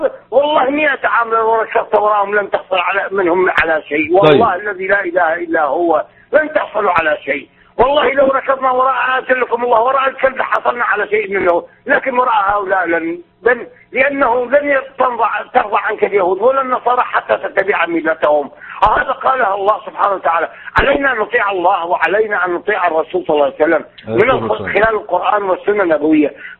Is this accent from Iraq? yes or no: yes; Iraq; أنا عراقي.